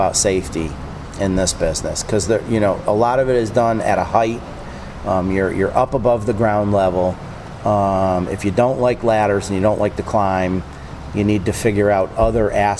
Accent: Connecticut, United States; You're from Tennessee. I'm from Connecticut.

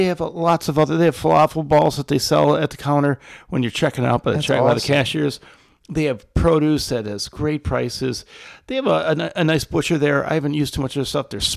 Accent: Fraser, Michigan, United States; now in Rochester, United States; I'm a man of the burbs. Like, you know, I grew up in Fraser. Yeah. I live in Rochester.

